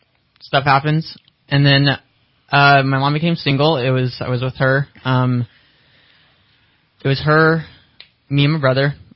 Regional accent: Needles, California, United States; born there; No. I was born in Needles, California. So small town, Southern California, border of Arizona and Nevada. Not much there.

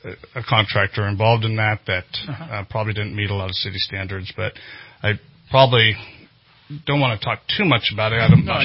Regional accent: Big Valley, United States; My childhood, I grew up in Big Valley, so that's 90 miles east of here, the towns of Beaver, Lookout, Aiden, and New Beaver. I grew up on a 1,000-acre alfalfa farm.

